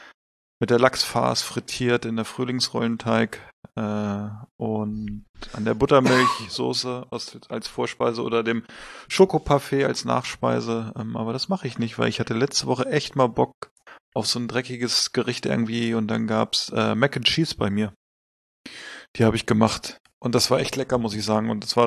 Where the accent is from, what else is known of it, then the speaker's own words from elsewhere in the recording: Hanover, Lower Saxony, Germany; so als Hannoveraner.